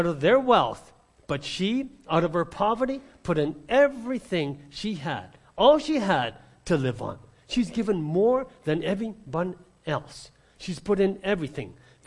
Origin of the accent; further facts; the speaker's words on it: New York City, New York, United States; born there; I was born in New York City, and I took that very personally.